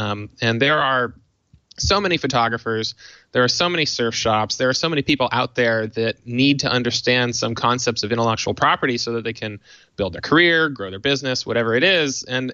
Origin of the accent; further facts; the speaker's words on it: Atlanta, Georgia, United States; moved away as an adult; now in California, United States; And I, since moving to California after undergraduate, I grew up around the Atlanta area.